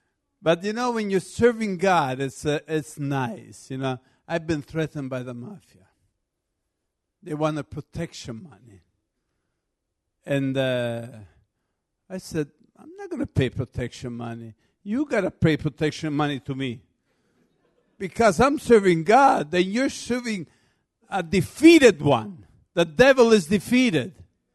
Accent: Canada; now in United Kingdom; I'm here in England. I grew up in Canada.

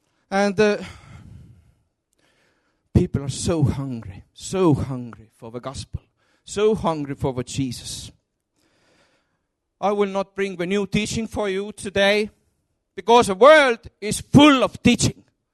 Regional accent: Estonia; first language Estonian; English is a second language; English is not my first tongue. And I speak some four earthly tongues, but I'm speaking in tongues, and I don't know how many tongues I'm speaking. Hallelujah. I'm still learning Estonian. It's my mother's tongue.

